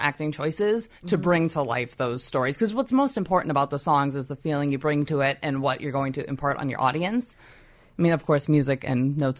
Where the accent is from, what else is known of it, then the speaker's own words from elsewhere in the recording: Minnesota, United States; Minnesota.